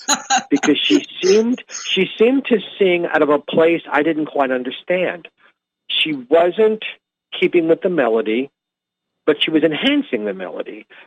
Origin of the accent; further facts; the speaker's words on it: New York City, New York, United States; also born or lived in Randallstown, Maryland; But for some reason, growing up in New York City and in Randallstown, Maryland, I just didn't know who she was.